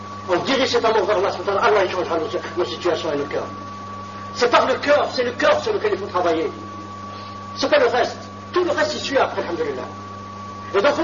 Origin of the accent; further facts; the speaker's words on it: France; born there; Je suis un citoyen du monde. Je suis tombé, je suis né en France par accident.